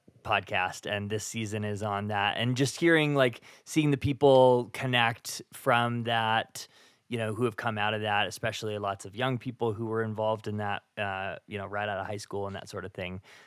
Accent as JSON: {"language": "English", "town": "Kansas City", "region": "Missouri", "country": "United States", "tie": "born or raised there", "said": "So I grew up in Kansas City, and then I knew a lot of people at that ministry."}